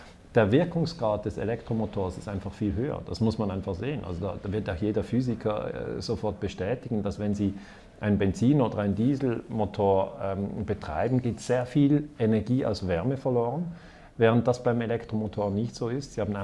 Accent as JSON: {"language": "German", "country": "Switzerland", "said": "Und wir in der Schweiz haben kein Öl, wir haben auch kein Gas."}